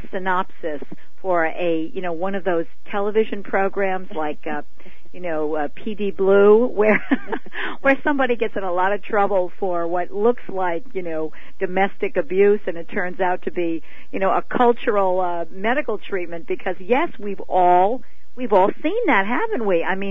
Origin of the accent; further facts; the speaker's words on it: New York City, New York, United States; For many years, I'm from New York City, and I did my internship in New York City, and I worked down there for a number of years before I came here.